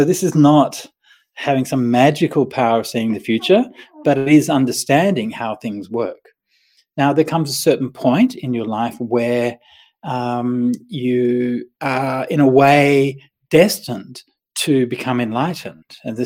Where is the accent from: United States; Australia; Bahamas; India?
Australia; Perth, Western Australia; So when I was a kid, I grew up in Perth.